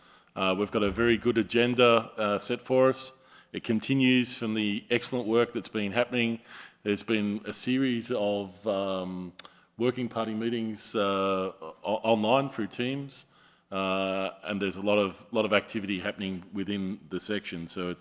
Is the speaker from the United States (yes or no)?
no; Australia; As before … from Australia.